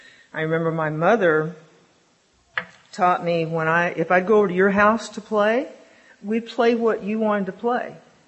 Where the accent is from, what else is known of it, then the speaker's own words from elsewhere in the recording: the South, United States; now in Oregon, United States; I live in Oregon now, but I grew up in the South